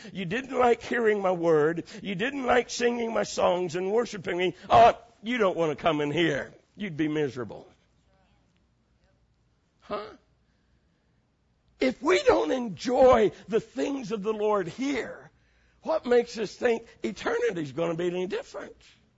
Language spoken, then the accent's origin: English; Ohio, United States; In my home state in Ohio, there in Cleveland